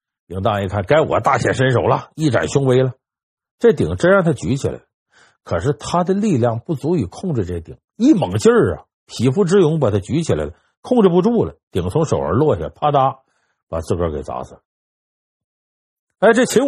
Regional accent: China; 在过去呢，我们中国人比较讲含蓄内敛，厚积薄发

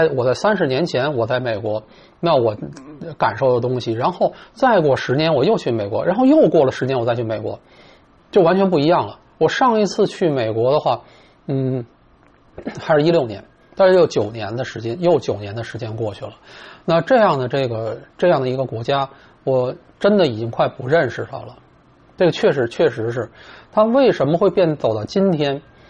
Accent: Beijing, China; accent: Beijing; 就是那种让我们北京话讲叫吃冰棍拉冰棍

